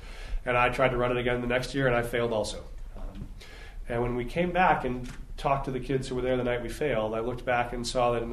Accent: Vail, Colorado, United States; I grew up in Vail, and so my family's been on the Western Slope for about 40 years.

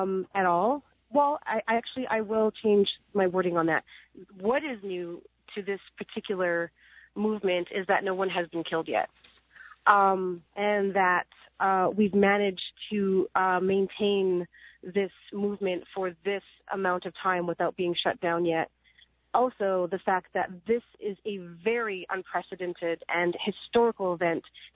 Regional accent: Canada; now in United States; because I'm Canadian and I have a green card

